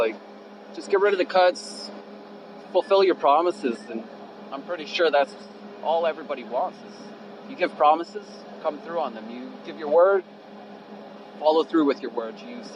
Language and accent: English; Toronto, Ontario, Canada; growing up in Toronto, at certain points in my life, I've been on Ontario Works.